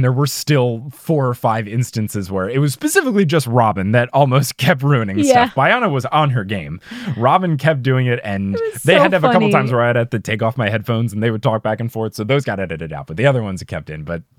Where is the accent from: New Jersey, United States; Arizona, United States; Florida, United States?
New Jersey, United States; accent: New Jersey; I think it was the same night where you asked about my New Jersey accent and I showed you that YouTube video of mine where it had me when I was like 9